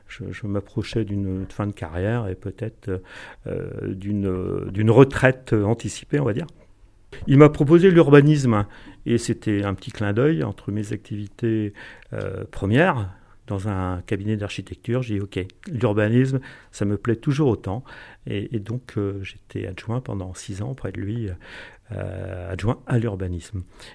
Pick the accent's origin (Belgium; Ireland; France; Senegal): France; Concarneau, Brittany; born there; Je suis né à Concarneau et quand on est à Concarneau, on est baigné par les ambiances portuaires, le monde maritime.